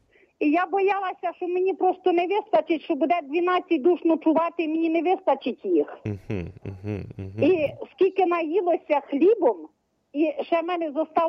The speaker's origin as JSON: {"language": "Ukrainian", "town": "Chernivtsi", "region": "Chernivtsi Oblast", "country": "Ukraine", "said": "я сама з Чернівець"}